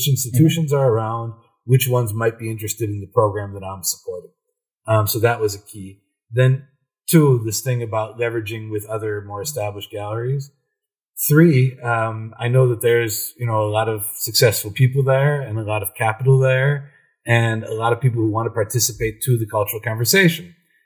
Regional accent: Cleveland, Ohio, United States; Yeah, I'm from Cleveland, Ohio.

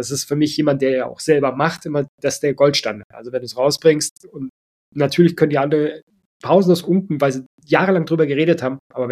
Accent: Swabia, Germany; ich komme eben aus dem Schwäbischen

